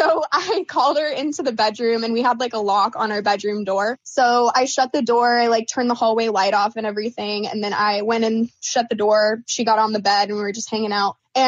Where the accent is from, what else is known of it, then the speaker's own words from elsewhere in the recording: Oregon, United States; now in Phoenix, United States; But yeah, so I was born and raised in Oregon.